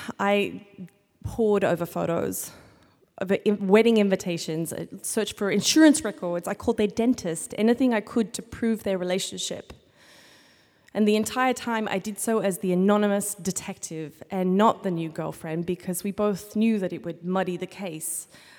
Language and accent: English; Australia; now in United States; Chuba is from Hungary. I am from Australia. When I meet Americans, the question is, where are you from?